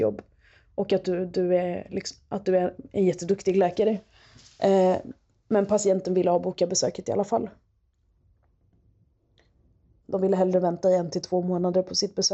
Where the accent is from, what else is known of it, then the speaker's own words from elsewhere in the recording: Sweden; Jag är ju född och uppvuxen i Sverige och Sverige är liksom mitt hem. Men ja, jag är den lilla utländska tjejen.